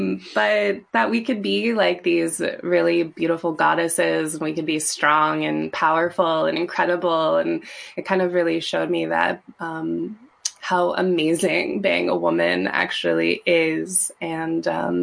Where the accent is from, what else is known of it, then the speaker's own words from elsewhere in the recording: Virginia, United States; I grew up in Virginia.